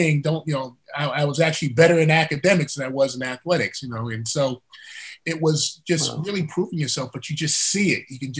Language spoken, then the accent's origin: English; Paterson, New Jersey, United States; growing up in Patterson and hearing about the atrocities that were going on in our neighborhoods